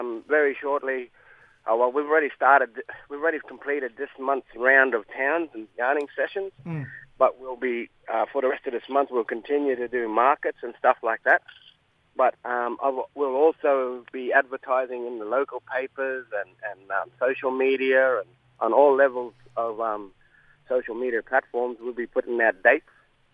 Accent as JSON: {"language": "English", "town": "Mossman", "region": "Queensland", "country": "Australia", "tie": "born or raised there", "said": "I'm a Googie Yalanji man. I grew up in Mossman, spent most of my life there. My dad's connection is through Cooker Possum people up in the Cape."}